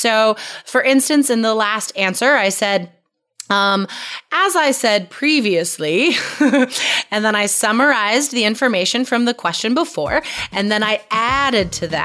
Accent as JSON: {"language": "English", "country": "United States"}